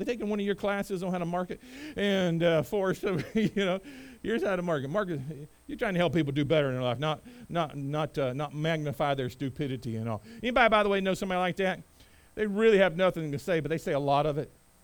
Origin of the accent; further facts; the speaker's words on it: North Carolina, United States; I grew up in Eastern North Carolina.